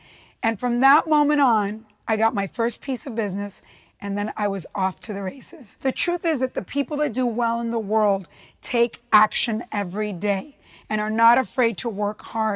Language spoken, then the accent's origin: English; Cuba; now in United States; I'm an immigrant from Cuba, and I was the first Latina to become president of a television network, Telemundo.